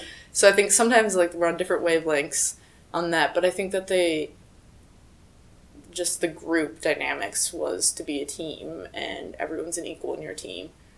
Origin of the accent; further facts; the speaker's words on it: Midwest, United States; So, growing up in the Midwest, I think the East and West Coast cultures are much different